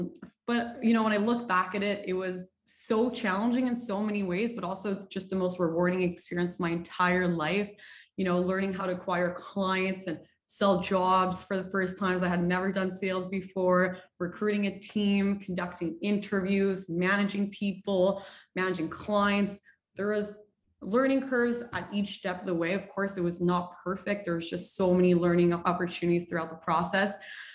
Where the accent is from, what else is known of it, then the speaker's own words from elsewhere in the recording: Montreal, Quebec, Canada; I was born and raised in Montreal, specifically in Beaconsfield. So I've lived here my whole life.